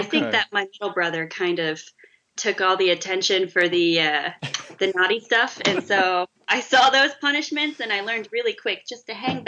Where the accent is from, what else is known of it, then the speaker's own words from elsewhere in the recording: Canada; I am Canadian.